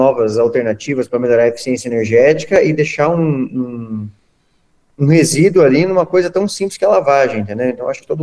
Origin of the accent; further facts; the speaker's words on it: Medianeira, Paraná, Brazil; eu sou de Medianeira, e é onde eu morava. Tinha uma chácara e tinha um riozinho